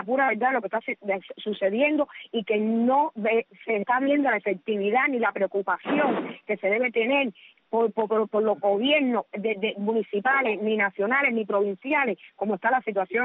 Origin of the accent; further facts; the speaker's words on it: Cuba; yo como cubana, como madre, como abuela